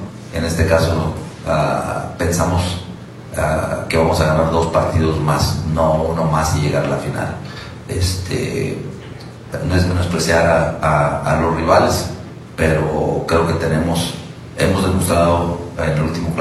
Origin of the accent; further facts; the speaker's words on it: Mexico; la mentalidad que tenemos como buenos mexicanos